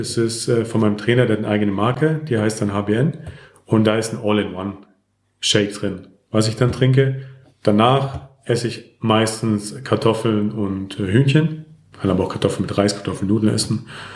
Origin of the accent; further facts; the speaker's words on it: Greece; Als Grieche muss Feta rein.